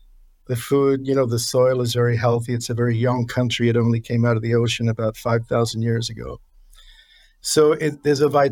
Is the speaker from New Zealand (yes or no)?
yes; New Zealand; growing up in New Zealand